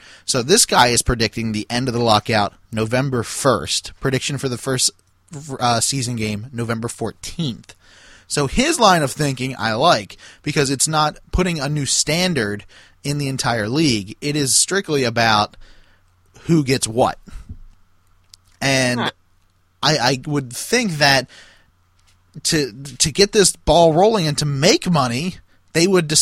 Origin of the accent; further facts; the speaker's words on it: Baltimore, Maryland, United States; the Baltimore Hockey Classic up at the First Man Arena in Baltimore, my hometown, is not going to happen this year.